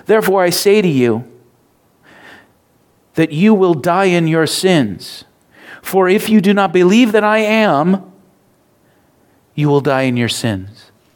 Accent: Minnesota, United States; My life, I was born in Minnesota. That's part of my life. You know, I grew up my entire life in southern Minnesota, south of the Twin Cities.

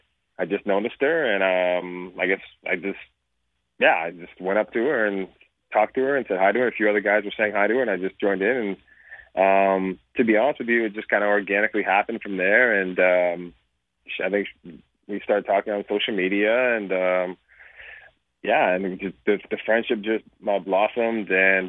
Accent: Canada; they told me, in BC for like 20-something years as a Canadian.

